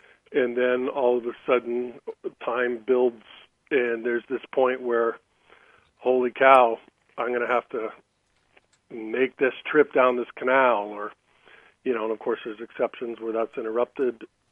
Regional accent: California, United States; also born or lived in San Francisco; And you know, I grew up in California, and then I was in San Francisco when I started my career in 1979.

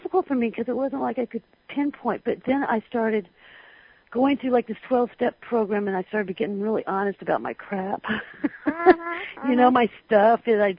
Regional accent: California, United States; But from there, I grew up in California.

